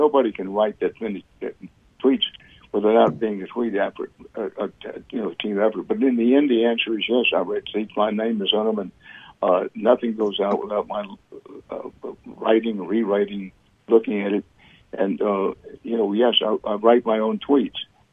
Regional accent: Texas, United States; Well, I grew up among institutionalized racism. I grew up in Texas. I was born in 1931.

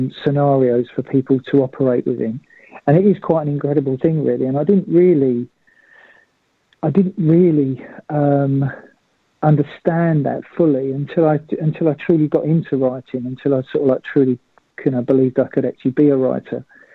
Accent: East of England, United Kingdom; I grew up in Essex. And I'm still living in Essex, actually. But this, which isn't too far from London

